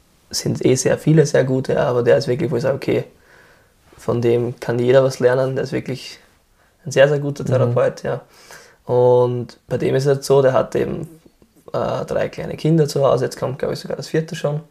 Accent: Lower Austria, Austria; Bei uns im Waldviertel sagt man was anderes

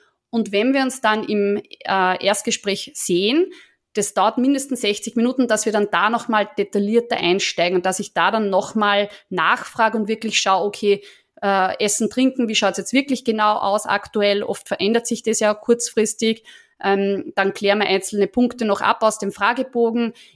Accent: Austria; ich bin Österreicherin, wie man hört. Also ich lebe jetzt seit 1997, seit ich da mein Studium der Ernährungswissenschaften begonnen habe in Wien.

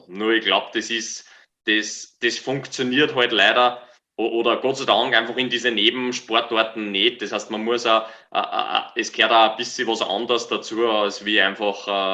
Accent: Austria; Und bei uns in Österreich zum Beispiel gibt es kein einziges richtiges professionelles Team

